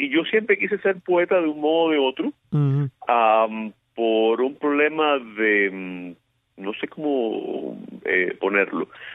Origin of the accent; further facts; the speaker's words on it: Havana, Cuba; born there; yo nací en La Habana. Mis padres, mi madre era de Ciego de Ávila.